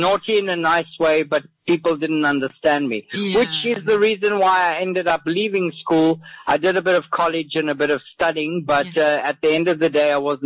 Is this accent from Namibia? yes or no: yes; Windhoek, Khomas, Namibia; also born or lived in South Africa; Yeah, I was born in Windhoek way back in 1974.